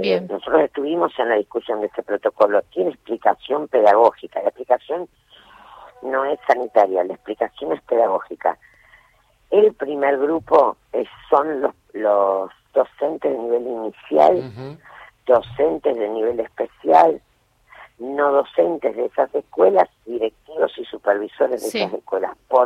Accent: Santa Fe, Argentina; yo soy santafesina

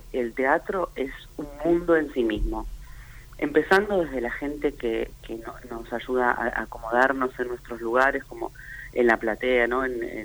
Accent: Argentina; nosotros siendo argentinos

